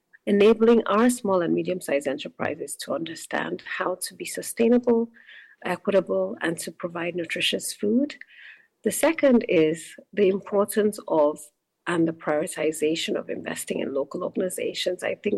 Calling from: New York, United States; Hi, great to be here. I'm calling in from New York.

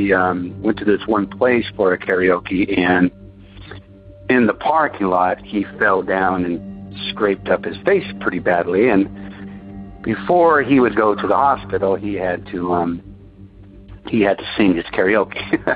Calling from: Huntington Park, California, United States; I am calling from Huntington Park, California.

